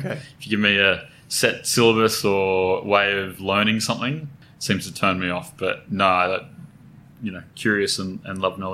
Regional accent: Newcastle, United Kingdom; born there; So I was born in Newcastle.

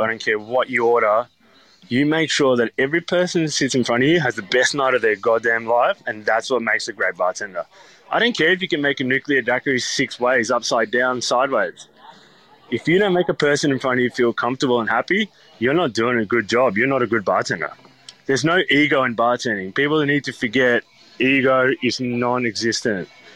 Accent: Skopje, North Macedonia; a town in Macedonia, which is where I'm from. So I'm from Skopje, which is the capital.

